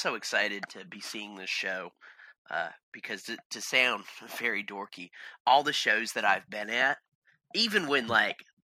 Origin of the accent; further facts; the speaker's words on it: Alabama, United States; A lot of people only remember up here, only remember that I'm from Alabama